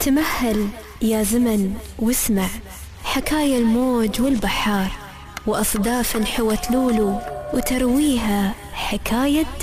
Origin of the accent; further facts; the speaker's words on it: United Arab Emirates; بلادنا الإمارات